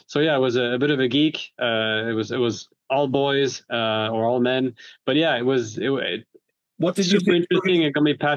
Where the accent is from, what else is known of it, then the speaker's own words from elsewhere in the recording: Paris, Île-de-France, France; also born or lived in Montreal, Canada; Then we moved to Paris. So I spent 6 years in Paris, which is technically my hometown and the city I love dearly. And after which we moved to Montreal in Canada. I spent 3 years there. And then came back to Paris to study. Yeah, so I'm French